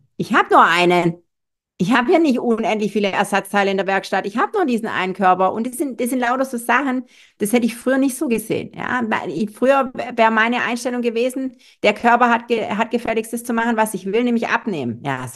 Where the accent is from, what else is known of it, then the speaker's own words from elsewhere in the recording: Baden-Württemberg, Germany; also ich bin Schwabe, ja.